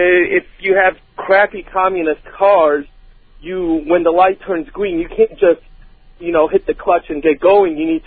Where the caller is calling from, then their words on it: Athens, Georgia, United States; I'm calling from Athens, Georgia